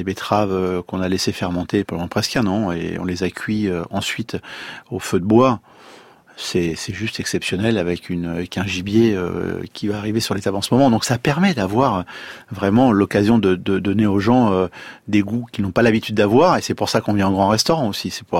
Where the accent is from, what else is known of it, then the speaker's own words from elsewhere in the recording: France; On est français et fiers de l'être.